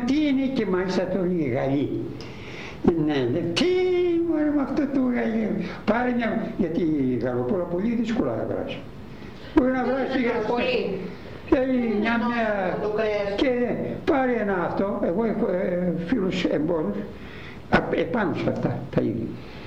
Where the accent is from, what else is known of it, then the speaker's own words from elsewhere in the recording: Asia Minor, Turkey; στην πατρίδα μου γουρούνι δεν ήξεραμε. Σας λέω αυτό. Στην πατρίδα μου εκεί σε ολόκληρη και τη Μικρασία